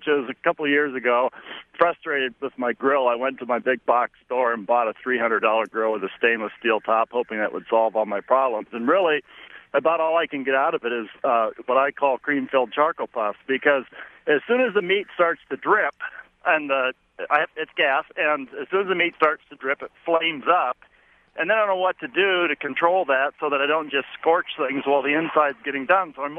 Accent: Nebraska, United States; Hi. I'm actually not from Delafield. I'm from Nebraska, which means home of Angus steak.

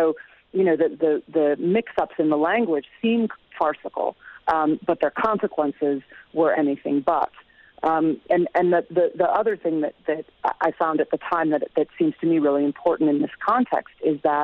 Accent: Chicago, Illinois, United States; I mean, I grew up in Chicago, but I never studied homegrown fascism when I was growing up.

